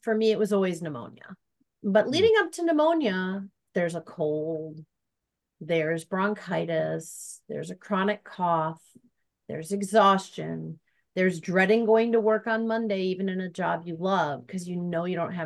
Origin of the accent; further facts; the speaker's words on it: Milwaukee, Wisconsin, United States; Milwaukee, Wisconsin.